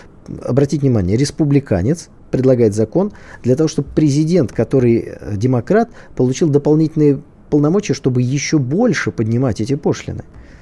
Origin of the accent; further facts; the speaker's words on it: Saint Petersburg, Russia; Я как человек из Питера, там, по-моему, 5 предприятий было автомобильных